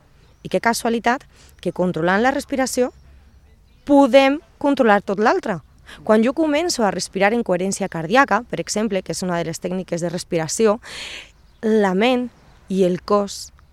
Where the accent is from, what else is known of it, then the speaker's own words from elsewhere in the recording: Alicante, Valencian Community, Spain; jo soc d'Alacant